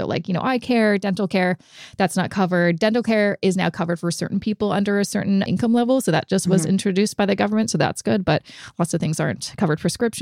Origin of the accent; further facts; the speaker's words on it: Canada; I want to learn how to invest for my retirement and I'm Canadian.